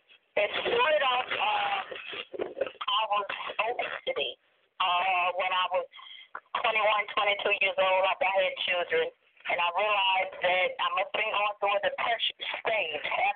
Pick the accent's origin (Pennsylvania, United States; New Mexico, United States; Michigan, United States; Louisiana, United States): Louisiana, United States; Mount Hermon; also born or lived in Florence, Louisiana; I am originally from Florence, Louisiana, born and raised in Mount Hermon, Louisiana. And that is 15 miles out from Florence, and that is about 75 miles out from New Orleans, Louisiana. It's a small rural area, peaceful in the country.